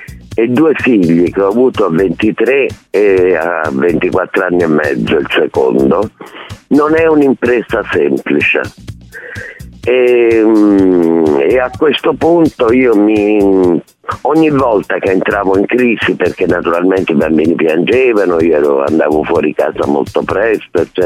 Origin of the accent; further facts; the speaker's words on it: Rome, Lazio, Italy; also born or lived in Naples; perché io ho vissuto sempre a Roma, ma sono nata a Napoli.